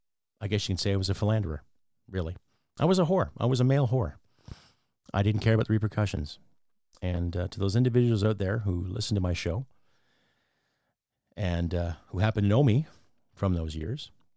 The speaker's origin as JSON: {"language": "English", "country": "Canada", "said": "But you can just call me … I'm a dude, and I'm from Canada."}